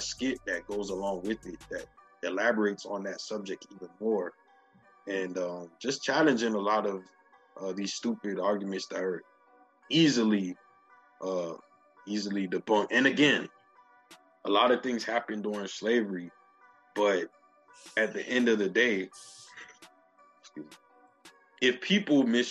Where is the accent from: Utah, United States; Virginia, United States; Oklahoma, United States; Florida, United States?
Florida, United States; Miami; I was born and raised in Miami, immigrant parents.